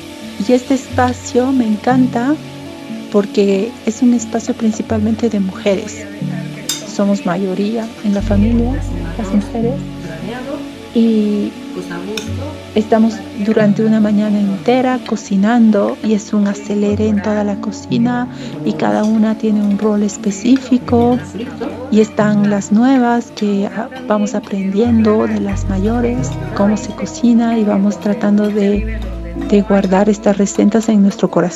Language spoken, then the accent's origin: Spanish; Bolivia; soy boliviana y vivo en Cochabamba, la capital gastronómica de Bolivia.